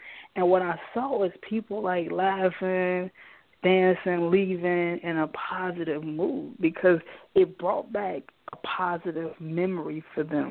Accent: Inglewood, California, United States; because I grew up in Inglewood, In that neighborhood, you know, you're looking at the crackheads, the abandoned buildings.

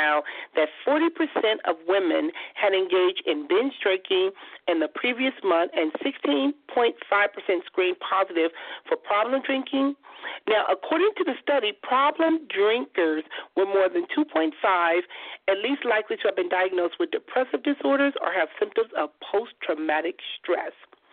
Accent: Compton, California, United States; Or if I say I'm from Compton, they feel that I'm ghetto.

